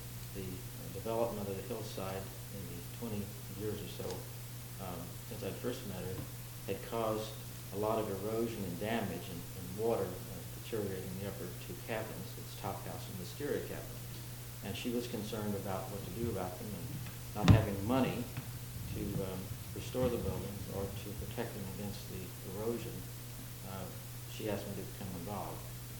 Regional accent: Kentucky, United States; Later on, when I graduated from high school and went away to the university to study architecture, I was away from Kentucky for about 15 years, living in other places and doing some traveling.

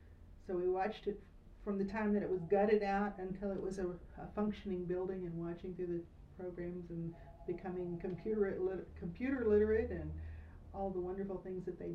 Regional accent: Kentucky, United States; also born or lived in Latonia; I was born in Latonia, Kentucky, but I grew up in Shelby County.

